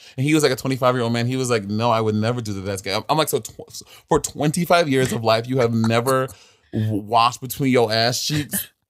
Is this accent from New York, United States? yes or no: yes; Brooklyn, New York, United States; I am born and raised in Brooklyn.